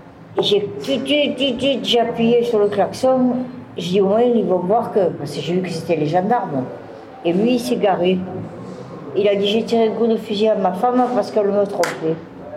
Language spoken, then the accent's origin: French; Marseille, Provence-Alpes-Côte d'Azur, France; Je suis retournée chez moi à Marseille. Et après, ma mère, toujours pareil. Après, je suis repartie à Narbonne. Et après Narbonne, je suis partie à Nice.